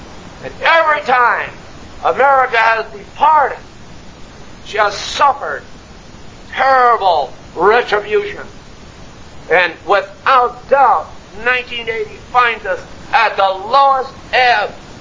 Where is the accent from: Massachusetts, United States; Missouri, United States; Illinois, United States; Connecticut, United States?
Connecticut, United States; New Haven; I'm glad to find out that it was my hometown, that area, New Haven, New England